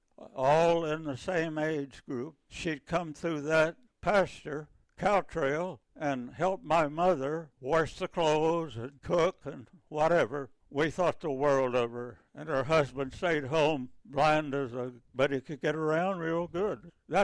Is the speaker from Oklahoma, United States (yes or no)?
yes; Baker, Oklahoma, United States; also born or lived in Shawnee; Baker, Oklahoma. Where's that? It's about 15 miles northeast of Shawnee, Oklahoma. I was born in the hospital at Shawnee, Oklahoma.